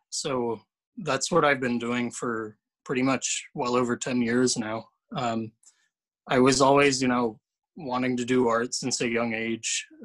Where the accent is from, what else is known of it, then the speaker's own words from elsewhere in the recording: San Francisco, California, United States; And growing up in San Francisco, I'm born and raised here in the city.